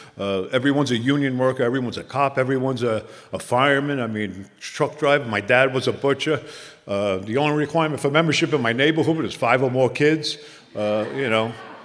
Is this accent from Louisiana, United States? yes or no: no; New Jersey, United States; I come from the Jersey.